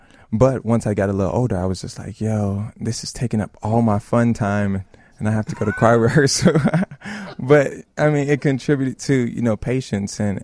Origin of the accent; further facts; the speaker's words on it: Chicago, Illinois, United States; born there; I was born in Bronzeville, and right there at Mercy Hospital, which is the gateway to jazz heaven.